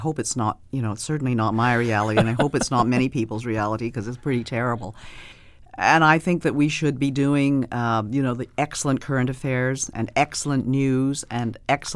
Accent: Canada; We are really Canadian.

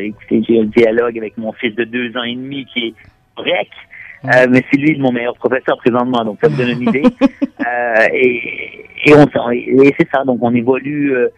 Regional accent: Montreal, Quebec, Canada; now in Beijing, China; je suis originaire du Québec, plus précisément de Montréal, et puis j'habite Beijing depuis déjà 7 ans.

